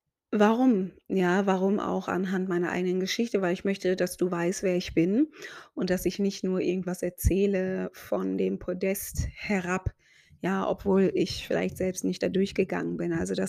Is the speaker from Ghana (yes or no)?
yes; Ghana; also born or lived in Germany; Also wie gesagt, Mama Deutsche, Papa aus Ghana. Meine Eltern haben sich in Deutschland kennengelernt. Ich bin in Deutschland geboren, auch zum Kindergarten schon gegangen. Mit 3 haben meine Eltern dann entschieden, mich und meinen Bruder, der 4 Jahre älter ist als ich, in Ghana abzusetzen